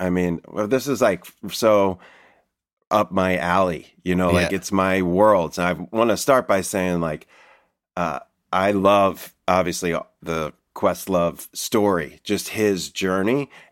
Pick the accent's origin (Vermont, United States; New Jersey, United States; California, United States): New Jersey, United States; I grew up in South Jersey. We used to take the train over the high speed line to Philly.